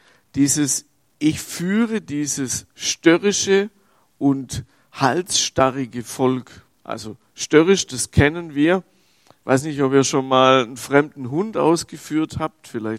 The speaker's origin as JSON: {"language": "German", "region": "Baden-Württemberg", "country": "Germany", "tie": "born or raised there", "said": "die könnte man eventuell in meiner Heimat bekommen, so um Stuttgart rum."}